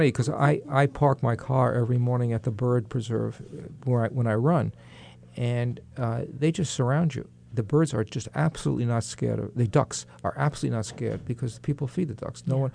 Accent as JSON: {"language": "English", "region": "New York", "country": "United States", "accent": "New York", "said": "I'm from New York, as you can tell from my accent."}